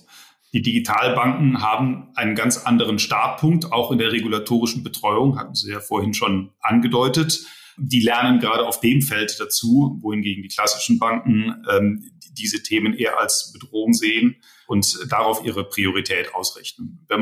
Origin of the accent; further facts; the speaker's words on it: Rhineland, Germany; born there; Ich bin ja eigentlich Rheinländer gebürtig.